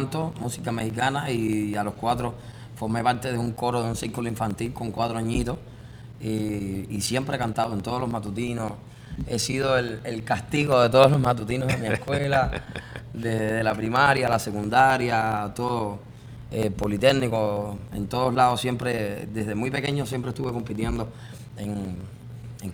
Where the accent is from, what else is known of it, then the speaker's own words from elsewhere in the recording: Guanajay, Artemisa, Cuba; profesora de muchísima gente de mi pueblito de campo de Guanajay